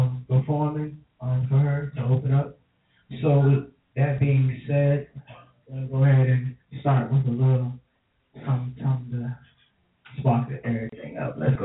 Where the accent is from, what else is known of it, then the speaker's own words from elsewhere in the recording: New York, United States; Came from Petersburg. I'm from New York.